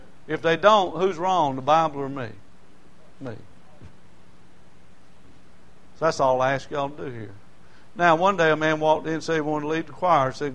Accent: Lancaster, United States; Yeah, y'all make fun of me because I grew up in Lancaster.

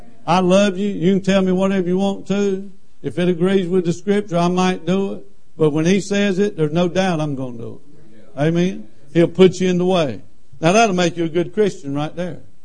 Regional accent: Lancaster, South Carolina, United States; I don't read English real good. I'm from Lancaster, South Carolina.

